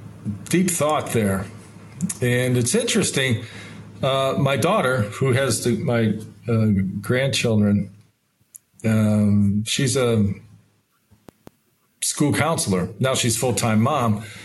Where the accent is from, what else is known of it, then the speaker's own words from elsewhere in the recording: Niagara Falls, New York, United States; I grew up in Niagara Falls, four brothers, small home, parents, hardworking